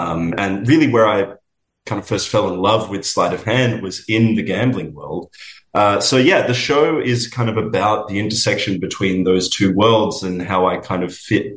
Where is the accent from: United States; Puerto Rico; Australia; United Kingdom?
Australia; Sydney, New South Wales; Yeah, I'm from Sydney originally. That's where I've been operating pretty much my whole professional life.